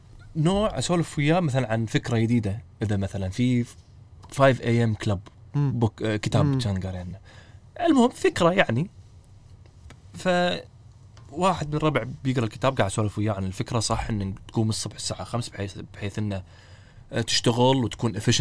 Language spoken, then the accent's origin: Arabic; Kuwait